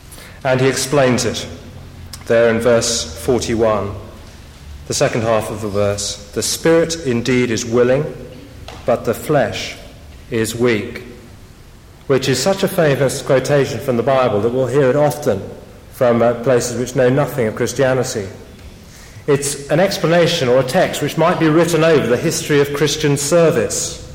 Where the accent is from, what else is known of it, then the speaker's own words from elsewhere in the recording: United Kingdom; Not just, I think, because I'm British and I don't do that sort of thing.